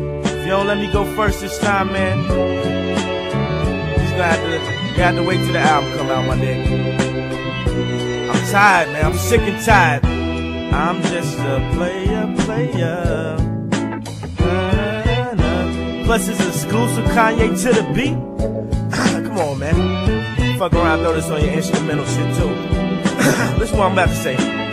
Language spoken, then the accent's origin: English; Chicago, Illinois, United States; yo, but I'm from Chicago too. I want to be on your show.